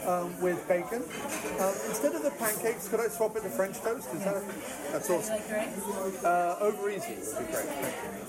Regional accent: Solihull, West Midlands, United Kingdom; born there; I was born in Solihull, which is the outskirts of Birmingham, and that is not posh at all.

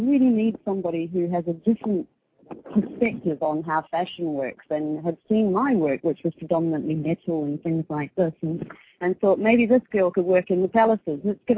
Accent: South Island, New Zealand; I'm from New Zealand originally, South Island, New Zealand

